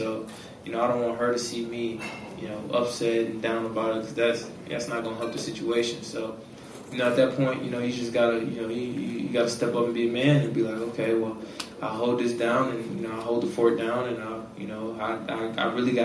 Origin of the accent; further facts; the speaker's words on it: Wisconsin, United States; I felt like I'm from Wisconsin. You know, it's lovely out here. I didn't have all this. It just wasn't like this.